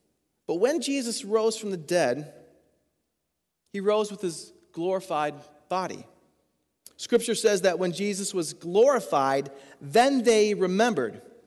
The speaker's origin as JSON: {"language": "English", "town": "Middleville", "region": "Michigan", "country": "United States", "said": "I remember in high school, I'm from Middleville, so I remember driving west on Main Street up to the light where the Shell station is."}